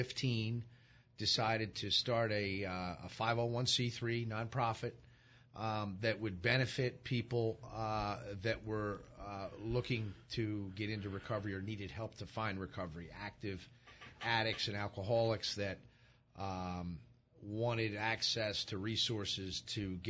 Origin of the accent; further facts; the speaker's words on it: Drexel Hill, Pennsylvania, United States; I grew up in Delaware County, Drexel Hill. Was a Catholic school kid. Lived in Drexel Hill most of my life. My parents moved out to Broomall in 1980. I was 16 years old.